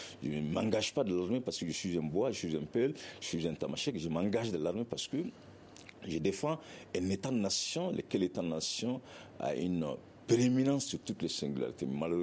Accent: Diabali, Ségou, Mali; je viens de Diabali, un peu côté Banyangra

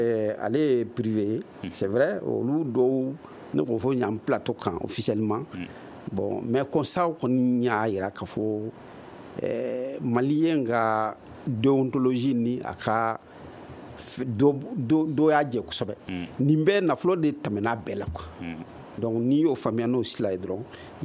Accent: Senegal; Donc nous surtout qu'on est sénégalais

